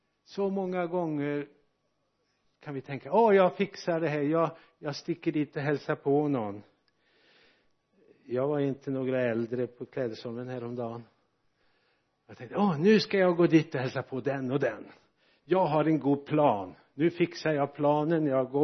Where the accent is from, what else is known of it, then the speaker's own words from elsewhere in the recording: Bäckefors, Västra Götaland County, Sweden; born there; also born or lived in Bangladesh; jag är bara från Sverige, jag var född i Bäckefors i Dalsland